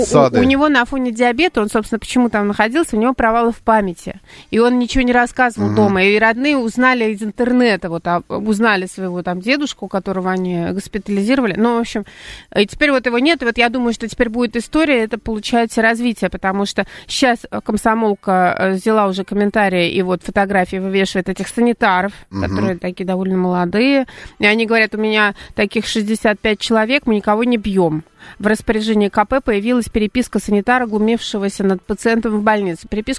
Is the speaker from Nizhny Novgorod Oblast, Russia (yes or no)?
no; Moscow, Russia; мы из Москвы.